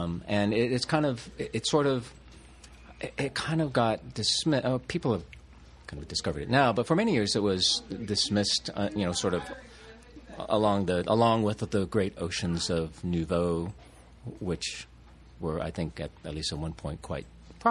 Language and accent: English; Davis, California, United States; I grew up in Davis.